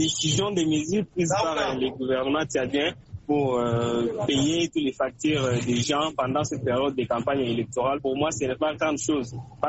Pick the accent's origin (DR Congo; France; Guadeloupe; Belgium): DR Congo; Sauf que chez nous, en RDC, quand il y avait eu les élections, mais on n'avait pas vu ces mesures que le gouvernement avait fait pour nous.